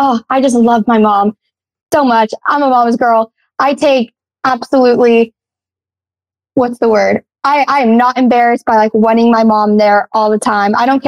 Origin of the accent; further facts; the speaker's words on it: Texas, United States; We're both from Texas. We bonded over the weirdest things, like, well, not the weirdest thing, but, like, Texas, cowboys, Tex-Mex food.